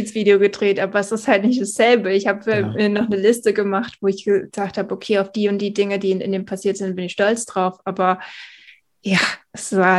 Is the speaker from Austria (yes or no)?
no; India; moved away; Obwohl es so mein Heimatland war